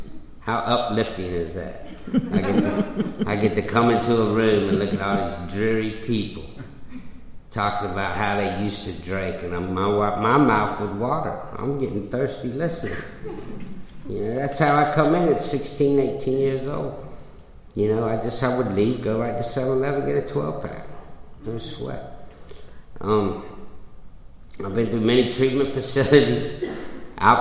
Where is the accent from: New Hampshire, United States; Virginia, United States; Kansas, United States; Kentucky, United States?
Virginia, United States; South Norfolk; I grew up in South Norfolk.